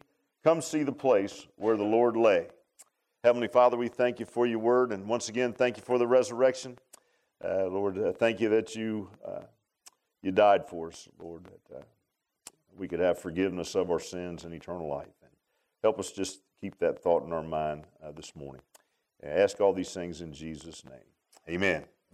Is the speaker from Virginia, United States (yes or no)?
yes; Virginia Beach, Virginia, United States; my mom was from the Eastern Shore, Cape Charles, Virginia, and I grew up in Virginia Beach, which you have to go across the bridge tunnel, it's not that far